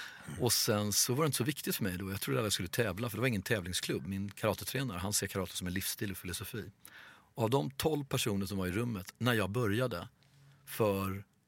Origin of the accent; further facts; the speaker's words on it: Hallonbergen, Stockholm County, Sweden; Så jag är egentligen så långt ifrån Östermalm man kan komma.